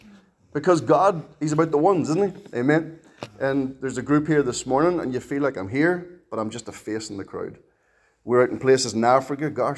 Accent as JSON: {"language": "English", "country": "Ireland", "said": "We're Irish for the most part. We don't reveal it."}